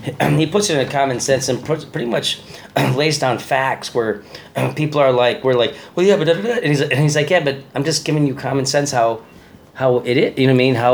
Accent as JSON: {"language": "English", "town": "Chicago", "region": "Illinois", "country": "United States", "said": "I'm from Chicago. In Chicago, they're like, well, we'll just take care of this right away."}